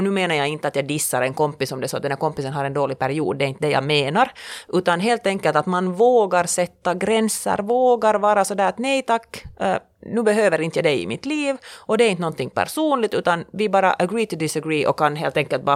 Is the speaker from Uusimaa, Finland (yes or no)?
yes; Porvoo, Uusimaa, Finland; någonting som störde mig själv under min uppväxt i Borgå var det att den här finlandssvenska kretsen